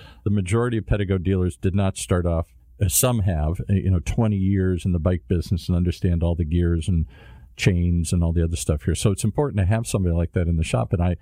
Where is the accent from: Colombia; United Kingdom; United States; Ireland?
Ireland; I'm Irish. I exaggerate a little bit here.